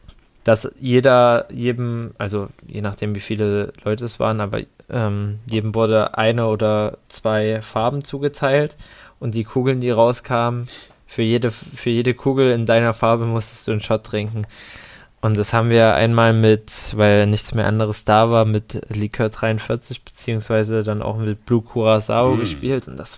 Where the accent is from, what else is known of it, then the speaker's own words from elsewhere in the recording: Netherlands; Ich komme aus den Niederlanden.